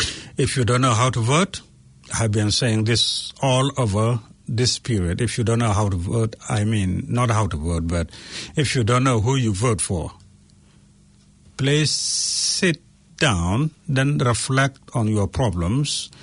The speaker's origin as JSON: {"language": "English", "country": "South Sudan", "said": "I come from South Sudan, where I have never voted for the rest of my life. I'm 40 plus years old who have never voted in my country of origin."}